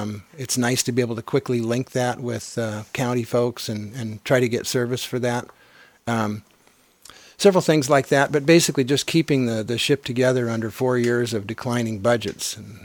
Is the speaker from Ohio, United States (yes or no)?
no; Scotia, California, United States; born there; I was born in Scotia in 1953, attended Fortuna Schools, graduated from Fortuna High in 71